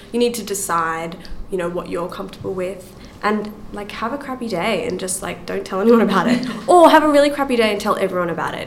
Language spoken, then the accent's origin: English; Australia; I'm from Australia, of course not.